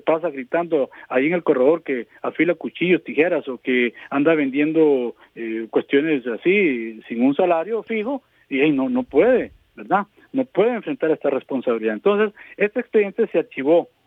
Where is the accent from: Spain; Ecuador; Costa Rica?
Costa Rica; Los Chiles, Alajuela; Un abrazo cariñoso para Upala, Los Chiles y Guatuso. Yo soy de Los Chiles.